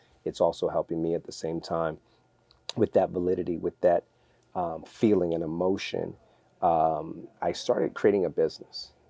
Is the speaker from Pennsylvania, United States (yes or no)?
no; Bridgeport, Connecticut, United States; also born or lived in Stamford; I was born in Stamford, Connecticut. My folks moved to Bridgeport.